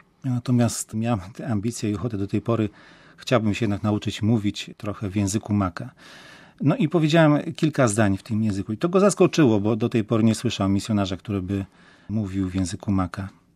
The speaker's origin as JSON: {"language": "Polish", "region": "Masovian Voivodeship", "country": "Poland", "said": "Obaj pochodzimy z diecezji radomskiej."}